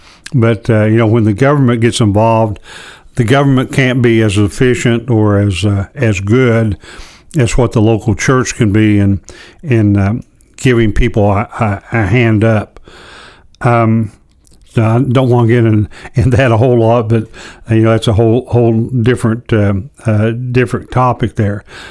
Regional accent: Appalachia, United States; I live here. I grew up in Appalachia.

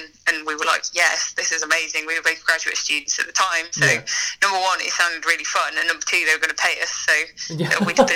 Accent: Birmingham, West Midlands, United Kingdom; I grew up in Birmingham, so it's a big city. I didn't grow up really around that much nature that wasn't urban nature.

